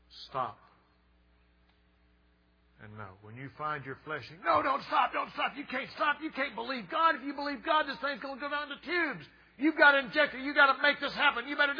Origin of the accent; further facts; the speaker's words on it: the South, United States; And I'm going to tell you what, the way I was raised in the South, you do not insult an adult.